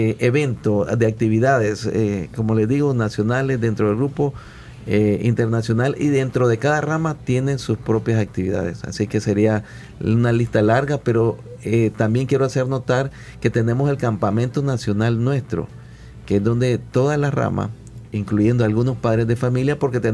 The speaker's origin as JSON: {"language": "Spanish", "country": "Nicaragua", "said": "qué es lo que hacemos nosotros como nicaragüenses para celebrar"}